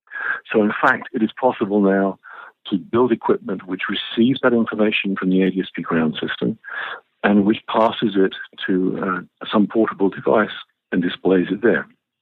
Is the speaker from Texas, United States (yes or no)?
yes; Dallas, Texas, United States; As a Texan, one of the things I'm looking forward to is having coverage here in Dallas